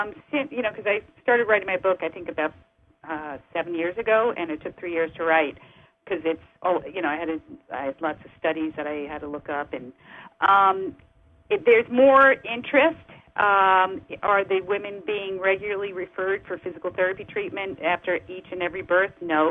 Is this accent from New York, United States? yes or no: yes; New York City, New York, United States; accent: New York; Yep, we're still here in New York City. That's my accent.